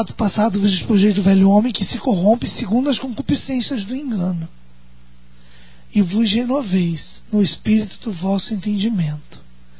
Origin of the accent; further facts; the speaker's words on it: Brazil; A gente, como brasileiro, a gente tem uma facilidade muito, muito de desmerecer as nossas coisas.